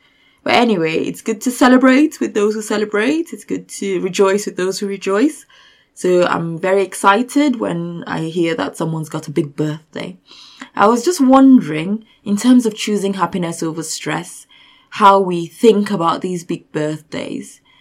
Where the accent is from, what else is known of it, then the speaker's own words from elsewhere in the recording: Nigeria; I come from Nigeria